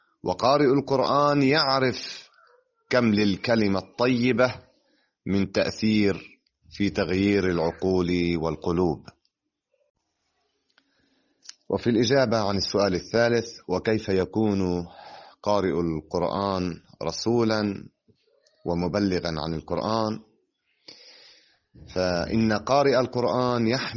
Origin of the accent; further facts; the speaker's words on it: Aita al-Shaab, Nabatieh Governorate, Lebanon; ولازلت حتى الآن أقرأ في كثير من المجالس في بلدتي عيت الشعب. أنهيت الدراسة الأكاديمية الابتدائية والمتوسطة والثانوية في البلدة، وانتقلت مكملا دراستي في بيروت باختصاص معلوماتية برمجة